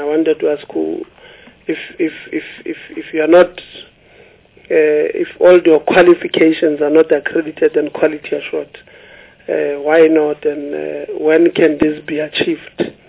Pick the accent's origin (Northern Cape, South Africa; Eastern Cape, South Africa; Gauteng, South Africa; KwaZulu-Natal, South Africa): Gauteng, South Africa; because I'm from Gauteng, you can tell me which area and I'll tell you which building belongs